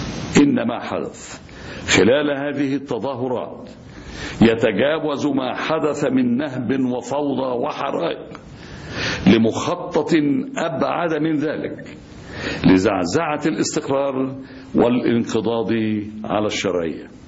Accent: Egypt; وإنما كمصري شاءت الأخدار أن يتحمل مسؤولية هذا الوطن

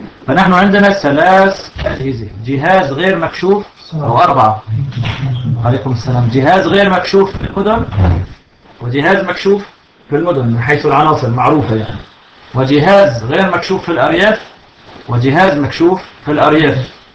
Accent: Syria; هذا حصل عندنا في سوريا.

